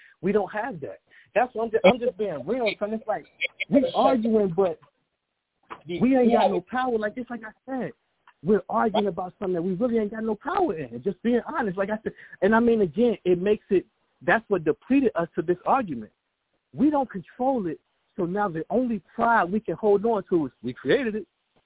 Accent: Chicago, Illinois, United States; I never questioned, without being from New York, being born and raised in Chicago, I never questioned who created hip-hop. And I'm a rapper myself.

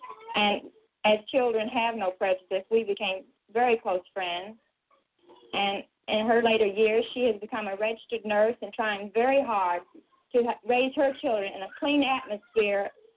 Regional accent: Kentucky, United States; I come from Kentucky.

